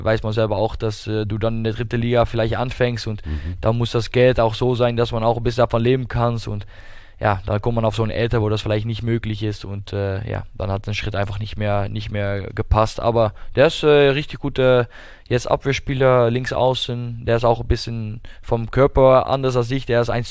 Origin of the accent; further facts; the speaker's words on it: Rotterdam, South Holland, Netherlands; German is a second language; Ich bin quasi ein Stadtkind, deswegen, ich liebe die Großstädte.